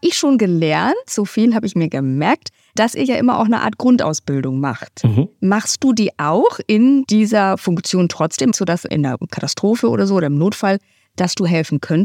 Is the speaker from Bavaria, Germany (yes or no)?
yes; Nuremberg, Bavaria, Germany; Ja, meine Heimatstadt.